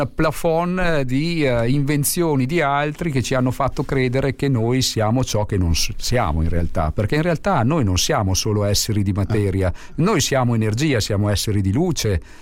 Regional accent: Piacenza, Emilia-Romagna, Italy; Guardate, io vengo da Piacenza.

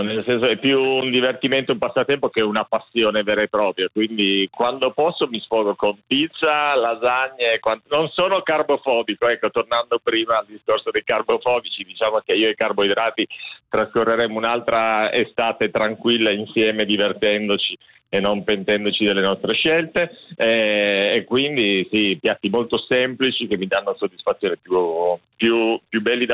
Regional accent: Piedmont, Italy; Io sono piemontese e questo significa che sono più legato alla montagna che al mare, ovviamente, perché sono nato e cresciuto circondato dalle Alpi.

